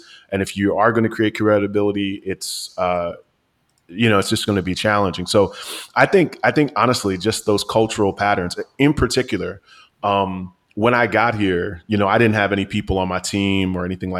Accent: New York, United States; I grew up outside of New York City

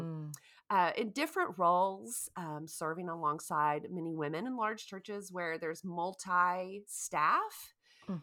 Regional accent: Oklahoma, United States; So I live in Shawnee, Oklahoma, and I grew up in Oklahoma, and went to college in Shawnee and met my husband here.

